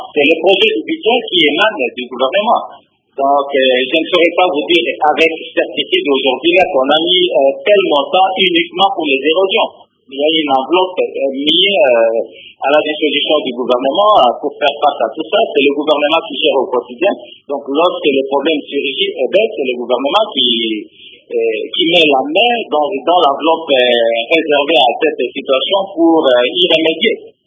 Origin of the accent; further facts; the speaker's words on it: Tchoumbé, Sankuru, DR Congo; même ici au Sankourou, chez moi à Tchoumbé, dernièrement, il y a peut-être 3 têtes d'érosion qui menacent Tchoumbé.